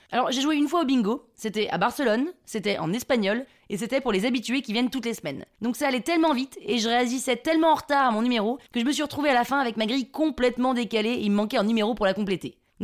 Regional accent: Paris, Île-de-France, France; Ah non, non, non, je viens de Paris.

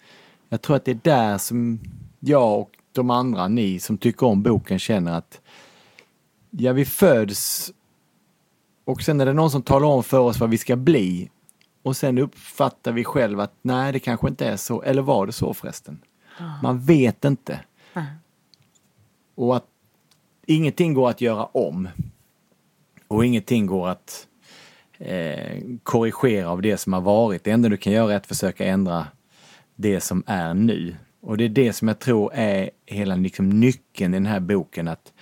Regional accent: Lund, Skåne, Sweden; för jag är från Lund.

